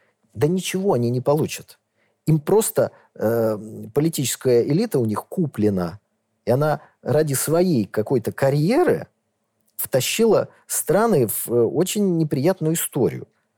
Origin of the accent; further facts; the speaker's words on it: Saint Petersburg, Russia; born there; Я родился в Ленинграде, живу в Санкт-Петербурге.